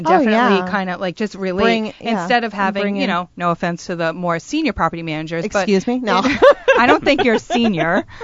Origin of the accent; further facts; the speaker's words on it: North Providence, Rhode Island, United States; He's from North Providence, my hometown, which... Am I proud of it? I don't know.